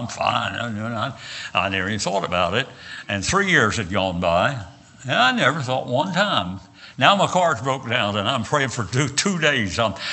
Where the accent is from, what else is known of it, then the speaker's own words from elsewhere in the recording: West Virginia, United States; I said, "I'm from West Virginia."